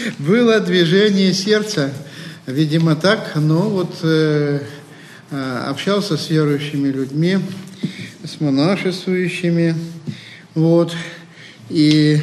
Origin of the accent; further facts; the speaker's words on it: Ural, Russia; Родился я на Урале, такой в обычной семье, пришел в церковь подростком и помогал при храме